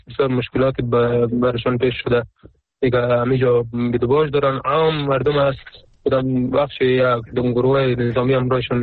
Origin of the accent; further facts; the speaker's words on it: Afghanistan; در اصل افغان خب کل افغان هستیم، چی اون پشتون هستیم، ما هم پشتون هستیم